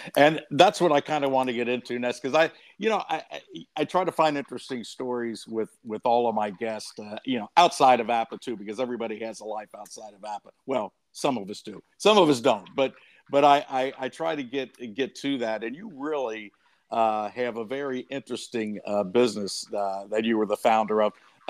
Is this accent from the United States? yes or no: yes; Cincinnati, Ohio, United States; I'm from Cincinnati, so talk about that.